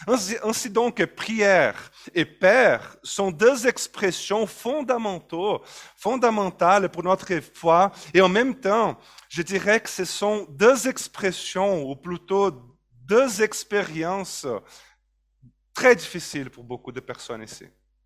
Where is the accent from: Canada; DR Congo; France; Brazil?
Brazil; French is a second language; Je suis brésilien. J'allais dire que j'ai un accent vaudois, mais je pense pas en tout cas. Quoique, on m'a déjà demandé si j'étais canadien à cause de mon accent